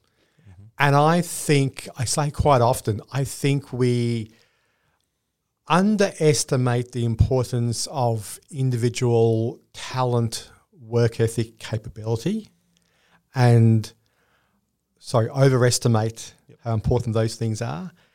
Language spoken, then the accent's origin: English; Melbourne, Victoria, Australia; So I grew up in Melbourne.